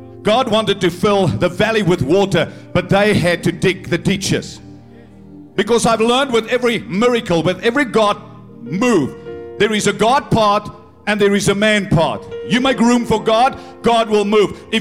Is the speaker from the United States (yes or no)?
no; South Africa; I grew up in South Africa.